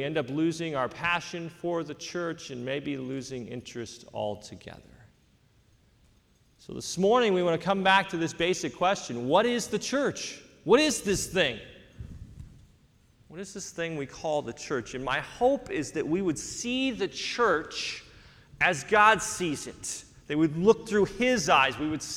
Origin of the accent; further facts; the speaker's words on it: Grass Valley, California, United States; And I know that they had this building, and this is the actual one from my hometown, Grass Valley.